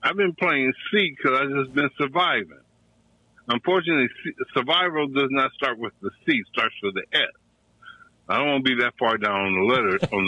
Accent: United States; I'm calling in because I am an American. This is the only country I can live in.

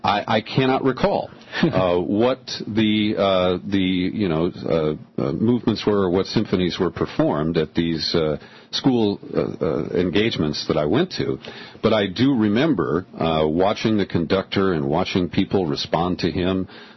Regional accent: Cincinnati, Ohio, United States; We, the school took us to symphony three times a year. I grew up in Cincinnati.

